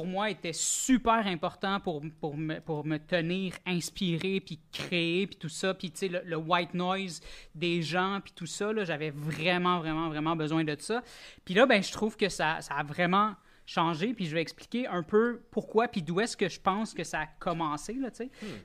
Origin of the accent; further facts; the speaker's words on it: Verdun, Quebec, Canada; Je viens de Verdun.